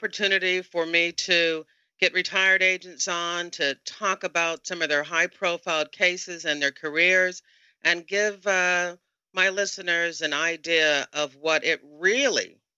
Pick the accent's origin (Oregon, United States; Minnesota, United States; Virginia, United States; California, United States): Virginia, United States; I'm from the Tidewater area